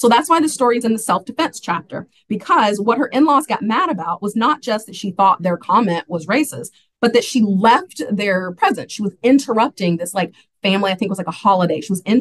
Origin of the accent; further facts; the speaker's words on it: Nashville, Tennessee, United States; And I'm from Nashville. I know you have Nashville connections too.